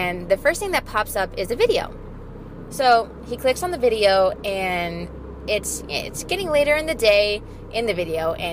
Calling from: Exton, Pennsylvania, United States; I'm calling from Exton, PA

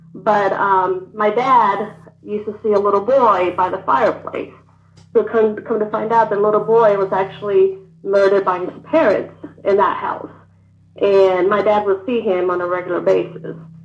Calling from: Cleveland, Georgia, United States; from Cleveland, Georgia.

